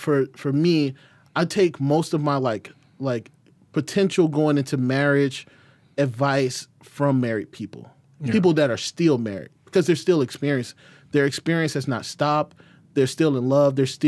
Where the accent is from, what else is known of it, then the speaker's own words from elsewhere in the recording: Atlanta, Georgia, United States; Like, I'm from Atlanta. That's all we did in high school was rate women.